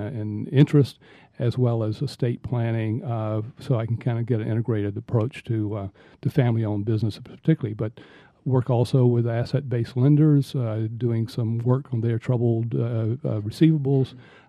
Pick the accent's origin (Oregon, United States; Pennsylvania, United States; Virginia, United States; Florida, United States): Florida, United States; also born or lived in North Carolina / Atlanta, United States / New York, United States; I was an Eastern person. I was born in Eastern North Carolina, grew up in Central Florida, came to Atlanta at Emory undergraduate, then went to Columbia Law School in New York and worked there for many years